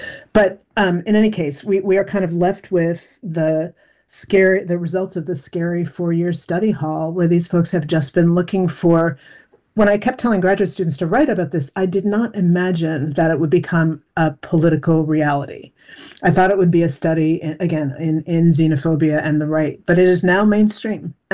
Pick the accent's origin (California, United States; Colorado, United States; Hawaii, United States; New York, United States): New York, United States; Well, I'm a New Yorker, right?